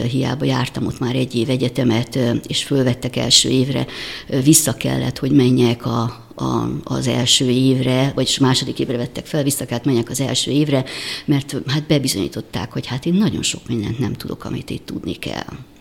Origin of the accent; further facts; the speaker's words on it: Egypt; A szüleim révén kerültünk többször Egyiptomba, úgyhogy összesen 11 évet éltem ott le. Mondhatom azt, hogy ott nevelkedtem, ott cseperedtem. Két húzamban, tehát kiskoromban és tinédzser koromban